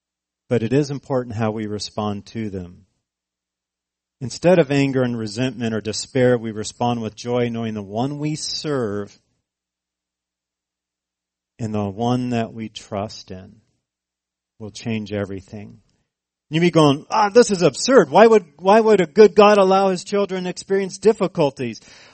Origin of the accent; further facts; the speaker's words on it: California, United States; Now, I'm from California